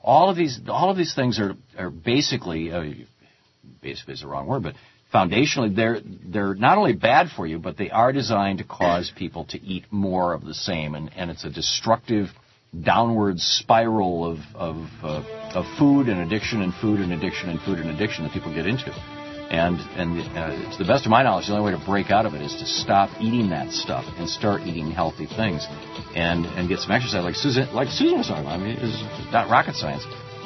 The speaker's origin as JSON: {"language": "English", "region": "Michigan", "country": "United States", "tie": "born or raised there", "said": "I mean, I grew up in Michigan, and a lot of my friends lived on small farms near and around Lansing"}